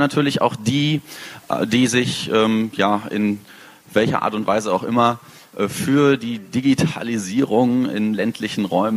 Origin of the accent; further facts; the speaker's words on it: Dinslaken, North Rhine-Westphalia, Germany; now in Münster, Germany; komme ursprünglich nicht aus Münster, ich komme aus Dienstlaken, das ist eine etwas kleinere Stadt am Rand des Ruhrgebiets